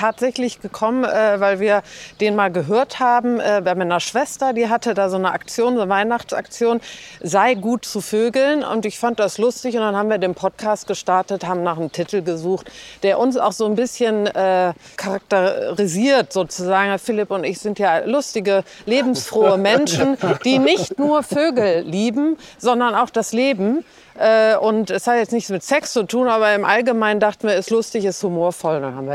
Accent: Cologne, North Rhine-Westphalia, Germany; Ach so, nee, ich komme ja aus Köln. Ich bin ja in der Stadt. Ich bin ja in der Stadt.

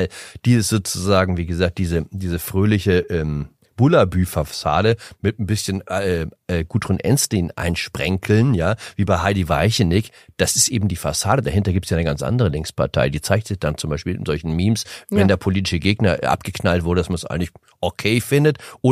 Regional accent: Bavaria, Germany; Da reicht ja so ein Klopfer, wie man bei uns in Bayern sagt

